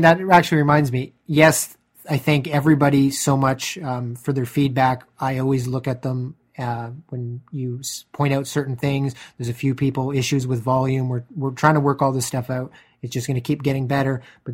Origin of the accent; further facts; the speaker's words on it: Canada; Some just allow you to, hey, no, I'm into tech and I'm from Canada, and they kind of tailor it for you